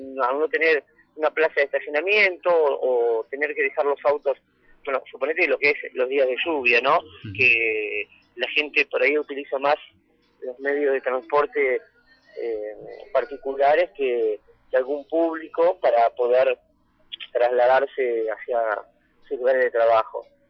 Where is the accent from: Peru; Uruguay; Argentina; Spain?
Argentina; Así somos los argentinos.